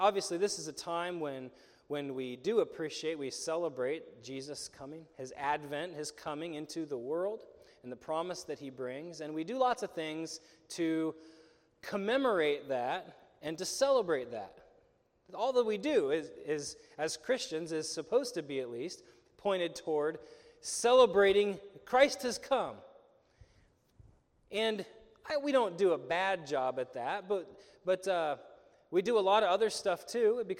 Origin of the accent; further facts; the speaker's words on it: United States; coming up as an American youth, an American boy